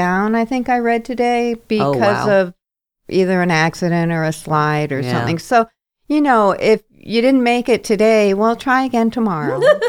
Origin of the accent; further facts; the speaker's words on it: Massachusetts, United States; I'm from the East. I'm from outside of Boston.